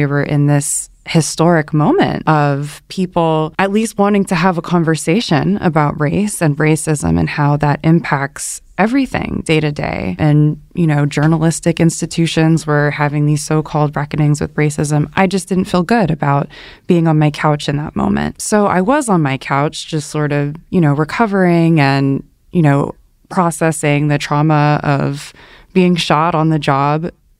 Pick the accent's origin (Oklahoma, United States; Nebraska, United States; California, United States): California, United States; Los Angeles; I grew up in the Los Angeles area, and ever since I was a little kid, I heard about deputy gangs from older children on the playground